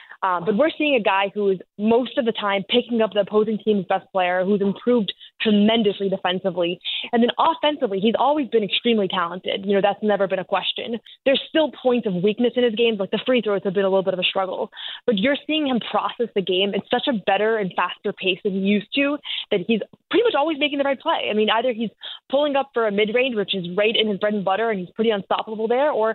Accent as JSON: {"language": "English", "town": "Boston", "region": "Massachusetts", "country": "United States", "tie": "born or raised there", "said": "I grew up in Boston, I've been here my whole life"}